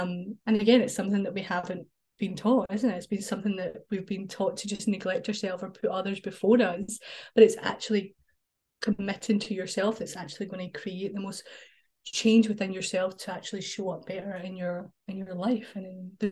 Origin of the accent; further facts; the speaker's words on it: Scotland, United Kingdom; I am from Scotland.